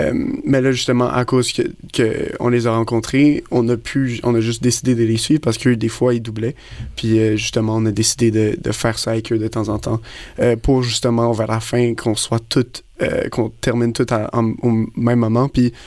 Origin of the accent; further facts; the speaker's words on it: Quebec, Canada; parce que eux, c'est des Français, nous, on est des Québécois